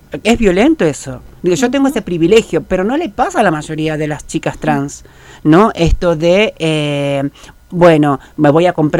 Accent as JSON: {"language": "Spanish", "town": "Rosario de Lerma", "region": "Salta", "country": "Argentina", "tie": "born or raised there", "said": "Y transcurrí toda parte de mi infancia, adolescencia y juventud en Rosario de Lerma."}